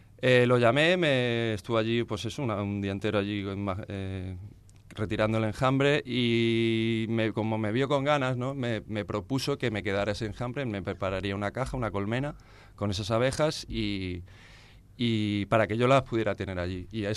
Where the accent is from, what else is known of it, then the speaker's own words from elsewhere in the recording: Villena, Valencian Community, Spain; Y luego en mi pueblo, en Villena